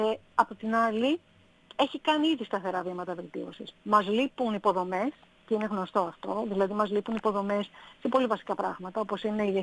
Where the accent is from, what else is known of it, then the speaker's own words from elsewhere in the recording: Greece; να μπορέσουμε και εμείς ως Έλληνες ταξιδιώτες και Έλληνες καταναλωτές να το υποστηρίξουμε